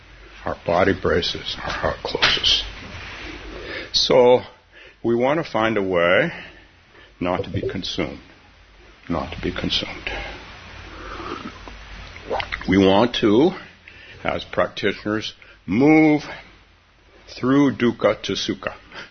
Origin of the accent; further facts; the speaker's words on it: California, United States; I've only been here, 45 years, but I'm a Californian, not a Minnesotan. That's my tribe.